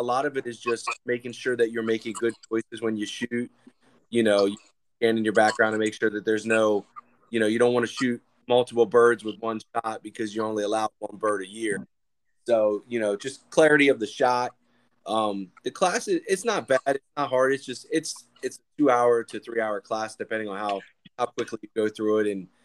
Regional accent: Pennsylvania, United States; Unfortunately, I hate to say it because I'm from Pennsylvania.

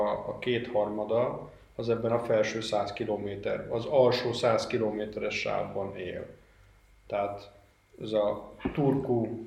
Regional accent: Székesfehérvár, Fejér, Hungary; a Székesfehérvár, ahonnan én származom, Európa egyik első kőfalú városa volt. Tehát kőfallal körülvett város Magyarország közepén.

